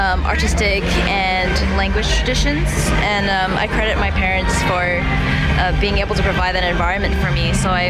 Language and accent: English; Cerritos, California, United States; I'm from L.A., and I was born in Cerritos, California, and grew up in a fairly privileged, in a privileged childhood.